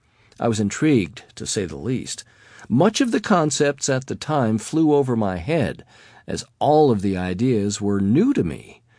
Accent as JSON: {"language": "English", "town": "Boston", "region": "Massachusetts", "country": "United States", "tie": "born or raised there", "said": "Being raised in South Boston, Massachusetts, a tough-as-nails Irish working-class neighborhood where the sounds of gunfire and police sirens were like inner-city bird calls"}